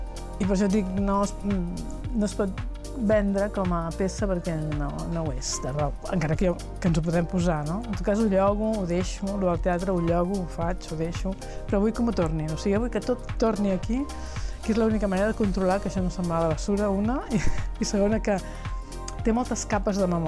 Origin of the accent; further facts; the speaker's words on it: Igualada, Catalonia, Spain; moved away; jo vinc d'Igualada, jo vaig deixar Igualada en l'època que hi havia del tèxtil, als anys 60